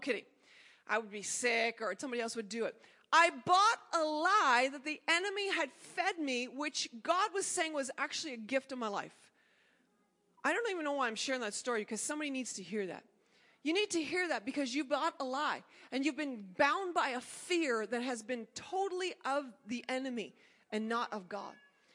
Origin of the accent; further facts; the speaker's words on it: Canada; but I'm a Canadian, so I can't vote anyways.